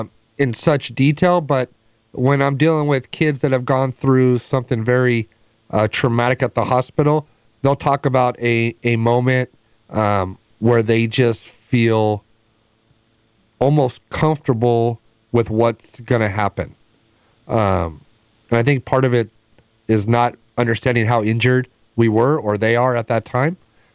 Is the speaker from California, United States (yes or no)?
yes; Long Beach, California, United States; all the things that a boy would do growing up in Long Beach